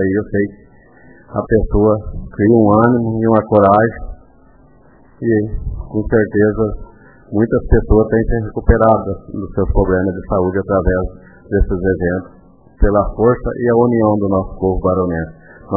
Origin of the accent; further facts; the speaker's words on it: Cerro dos Abreu, Brazil; eu sou lá do Cerro dos Abreu, não peço melhoria nas estradas só em Cerro dos Abreu